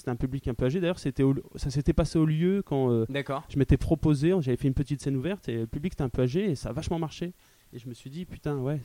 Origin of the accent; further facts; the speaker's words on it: Bourges, Centre-Val de Loire, France; Ouais, je viens de Bourges.